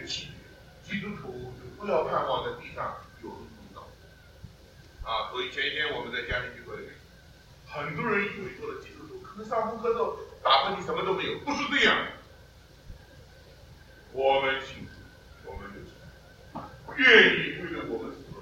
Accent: China; 我们中国人说千穿万穿什么？马屁不穿，对不对？

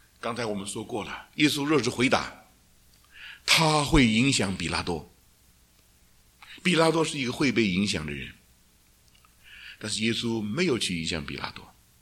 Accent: China; 其实我们中国人也有这样观念，我们中国人皇帝叫什么？

